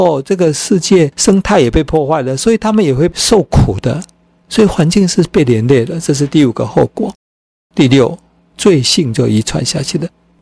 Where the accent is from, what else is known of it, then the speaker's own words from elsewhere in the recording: China; 我们中国人讲到罪的时候，常常是在讲那些坏人干的坏事。